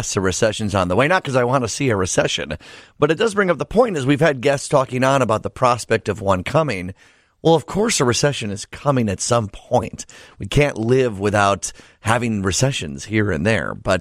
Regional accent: Downers Grove, Illinois, United States; And this one's personal for me because that is my hometown.

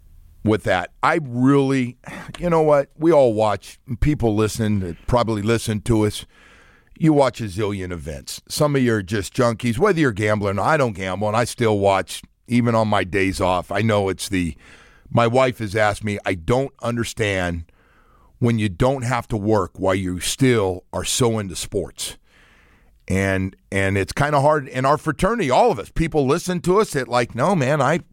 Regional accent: California, United States; Even growing up in Northern California.

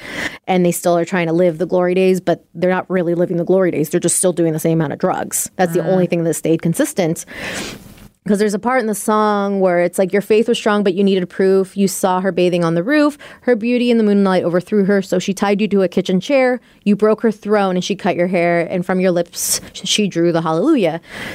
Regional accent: Ireland; Growing up in Ireland, the church is always there.

